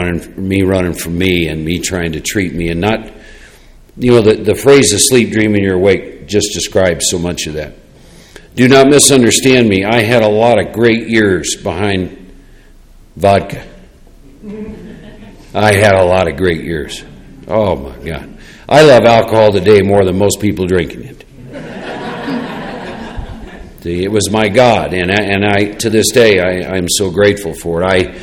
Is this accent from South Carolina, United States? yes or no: no; Iowa, United States; born or raised there